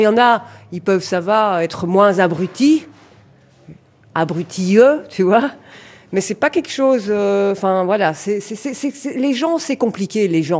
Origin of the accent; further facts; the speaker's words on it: Belgium; toi t'es belge, je suis belge, en Belgique